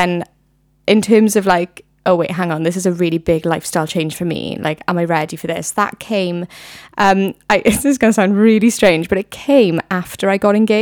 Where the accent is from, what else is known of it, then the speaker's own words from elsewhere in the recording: Baglan, Wales, United Kingdom; I am 24. I'm from Baglan originally.